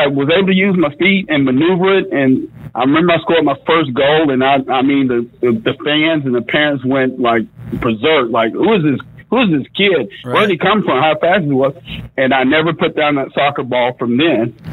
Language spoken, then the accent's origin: English; Germantown, Tennessee, United States; I think, you know, I can raise my family here pretty good, which we grew up in Germantown, because when we first moved here, he moved us to the suburbs, which was East Memphis back in the day